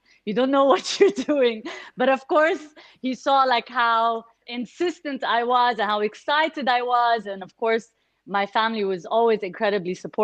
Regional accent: Kuwait; also born or lived in Egypt; as a kid, I grew up in the Gulf. I actually grew up in Kuwait. And on every holiday, we'd come back to Egypt. And so I was always between, you know, the Gulf and Egypt.

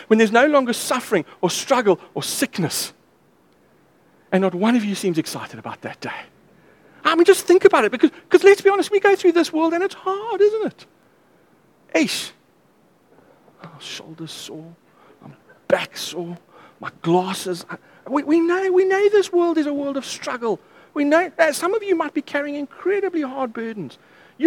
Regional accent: South Africa; I'm a South African man at the end of the day, you know.

